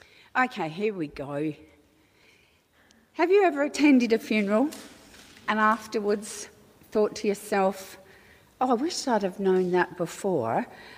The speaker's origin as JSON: {"language": "English", "region": "London", "country": "United Kingdom", "tie": "born or raised there", "accent": "Cockney", "said": "I was born in London, a Cockney."}